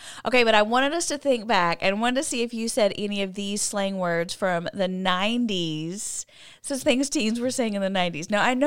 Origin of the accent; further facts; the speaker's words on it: College Station, Texas, United States; So I grew up in College Station where Texas A&M is.